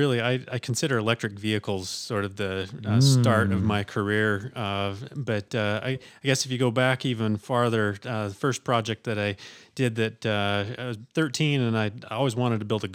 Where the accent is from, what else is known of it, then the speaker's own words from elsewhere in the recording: Mendon, Utah, United States; also born or lived in Salt Lake City; I am a Cache Valley boy right here in Logan, Utah. I was born in Salt Lake, but when I was about 2 years old, moved up to Mendon, Utah.